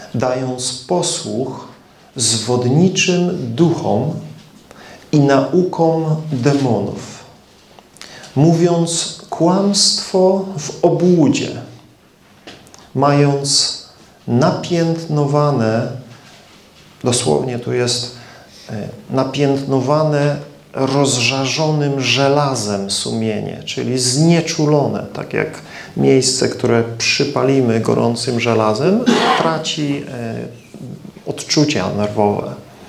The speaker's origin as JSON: {"language": "Polish", "region": "southern Poland", "country": "Poland", "said": "Pochodzę z małego miasteczka na południu Polski. Obecnie mieszkam na dalekiej północy"}